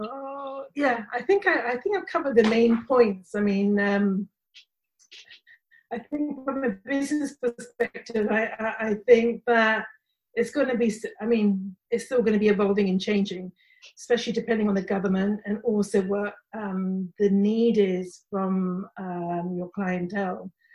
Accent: United Kingdom; and I'm British Muslim.

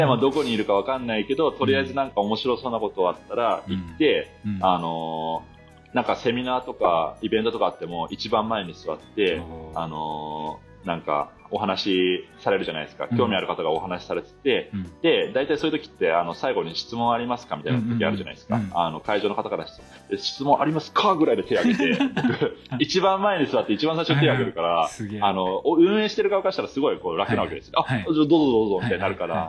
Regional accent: Hokkaido, Japan; 北海道に戻ろう、うん、でその時に自分の出身地の隣町で大きな地震があったんですよね

